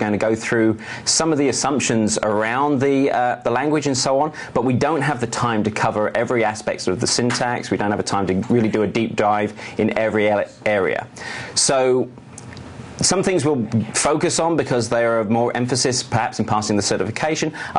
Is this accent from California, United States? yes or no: no; Highlands Ranch, Colorado, United States; I am. Born and bred.